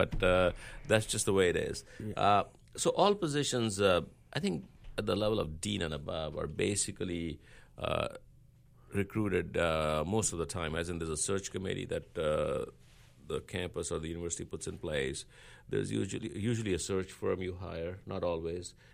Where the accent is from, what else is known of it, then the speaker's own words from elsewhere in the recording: Mumbai, Maharashtra, India; first language Punjabi; English is a second language; moved away as an adult; also born or lived in Punjab; now in United States; I grew up in Bombay. I was brought up in Bombay all my life